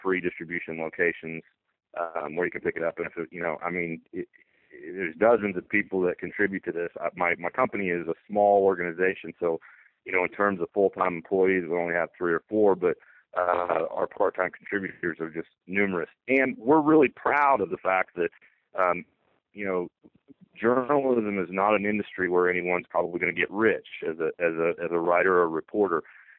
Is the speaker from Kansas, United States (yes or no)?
yes; Smith Center, Kansas, United States; growing up in Smith Center and having the good fortune of getting to play for Coach Roger Barter there